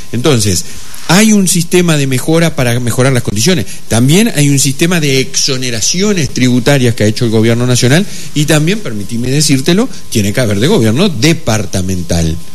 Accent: Tacuarembó, Uruguay; yo soy el interior, yo soy de Tacuarembó.

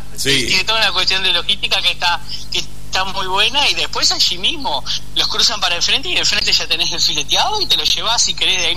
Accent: Rocha, Uruguay; born there; now in La Paloma, Uruguay; Yo nací en Rocha, acá 28 kilómetros, en la capital de Rocha, y hace desde el 2002, plena crisis del 2002. Me vine a vivir para acá, para La Paloma

